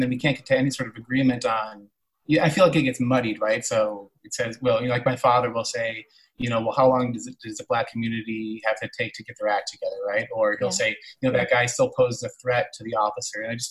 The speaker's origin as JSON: {"language": "English", "town": "Minneapolis", "region": "Minnesota", "country": "United States", "tie": "born or raised there", "said": "so my hometown is Minneapolis, and my family's still in Minneapolis."}